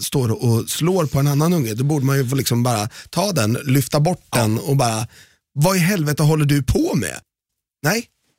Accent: Malmö, Skåne, Sweden; Vi är från Malmö.

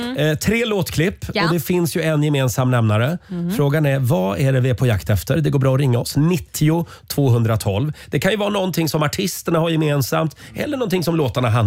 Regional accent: Sweden; Nej, jag dras dit, jag är svensk.

